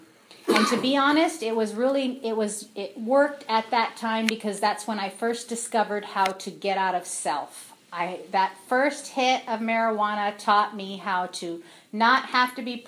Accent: California, United States; I'm from this area. I'm from Five Cities area. I've grown up here all my life.

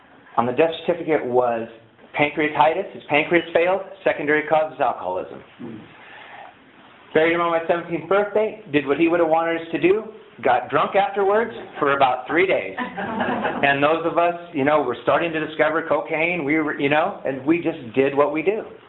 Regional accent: Santa Maria, California, United States; But we're from Santa Maria. I was born in Santa Maria, graduated from Santa Maria High School. My family, we had a cattle ranch out Highway 166, and we were raised up there.

